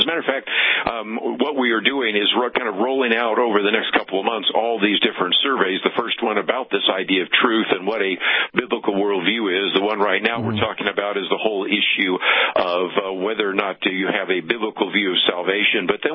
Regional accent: Berkeley, California, United States; born there; I was born in Berkeley, so I can relate to that as well.

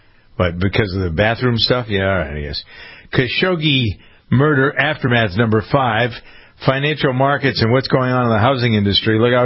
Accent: Boston, Massachusetts, United States; Jennifer's from Los Angeles. I'm from Boston.

